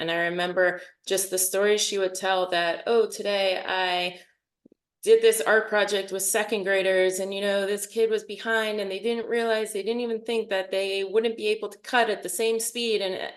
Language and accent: English; Bethel Park, Pennsylvania, United States; I'm originally from outside of Pittsburgh. I'm actually from Bethel Park. So if anybody's a fan of the show This Is Us, that's where the Pearsons are from. Grew up there and went to high school there